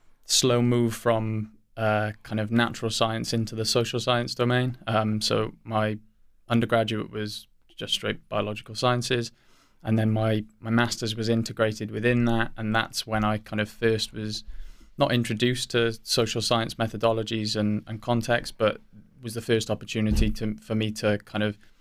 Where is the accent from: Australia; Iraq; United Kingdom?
United Kingdom; Wales; I'm a Welsh PhD student. I'm also in my second year.